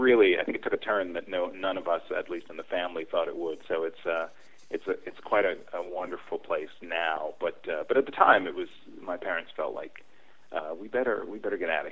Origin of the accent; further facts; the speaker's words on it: Brooklyn, New York, United States; I was born in Brooklyn, Fort Greene, Brooklyn, at St. John's Hospital, I believe.